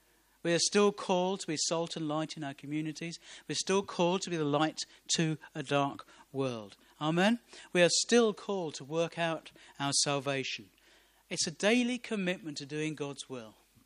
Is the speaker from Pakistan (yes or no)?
no; Ohio, United States; I mean, I grew up in Ohio. We didn't have a telephone until I left home and went to university.